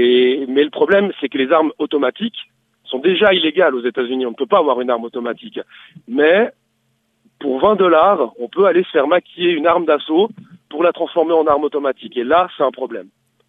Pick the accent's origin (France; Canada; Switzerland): Switzerland; c'est quelque chose pour moi, en tant que Suisse, d'assez particulier.